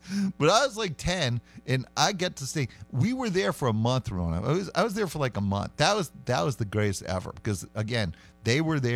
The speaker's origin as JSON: {"language": "English", "region": "Idaho", "country": "United States", "said": "Well, I'm from Idaho, and I still like it."}